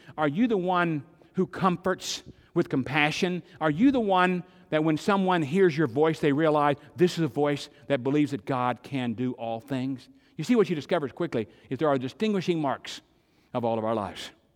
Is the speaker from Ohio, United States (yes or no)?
no; Arkansas, United States; I'm not saying any of them, by the way. I'm from Arkansas.